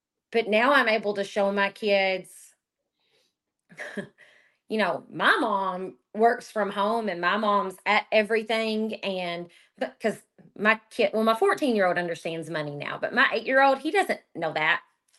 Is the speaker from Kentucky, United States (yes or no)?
yes; Kentucky, United States; I'm from Kentucky. Here, I tell people all the time, we are coal miners, farmers, healthcare workers, and educators.